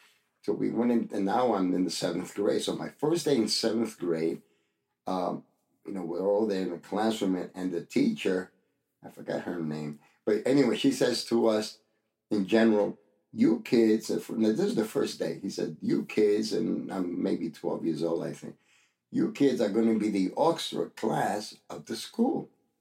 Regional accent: Manatí, Puerto Rico; born there; And I was born in Manatí, Puerto Rico.

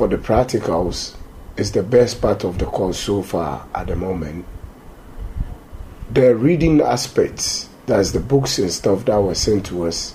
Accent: Dundee, Scotland, United Kingdom; I'm from Dundee.

